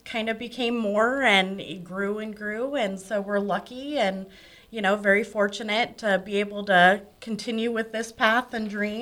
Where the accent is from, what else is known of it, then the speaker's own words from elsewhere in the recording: Omaha, Nebraska, United States; now in Fremont, United States; No, originally I'm from Omaha.